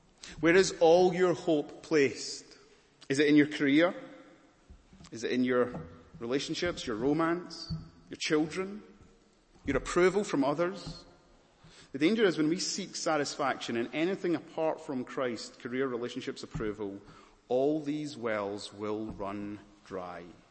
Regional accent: Glasgow, Scotland, United Kingdom; also born or lived in Malawi; now in Rotherhithe, United Kingdom; I say, "Oh, sorry, Glasgow, Scotland." No. I mean, ethnicity, where are you really from? Oh, sorry, I was born in Malawi.

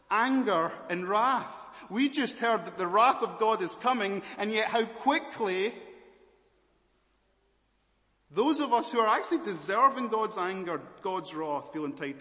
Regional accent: Scotland, United Kingdom; also born or lived in Malawi; I'm going to say I'm from Scotland. And some of you might say, but where are you really from? Okay. I was born in Malawi. My birth certificate says I'm Malawian. But I'm Scottish. Can you hear the accent?

